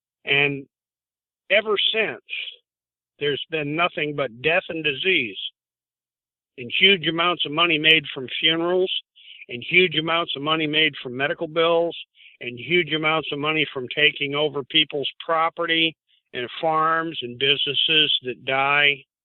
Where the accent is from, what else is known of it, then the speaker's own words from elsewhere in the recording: Queensbury, New York, United States; Warren County, New York, the cancer capital of the state of New York, where I grew up in Queensbury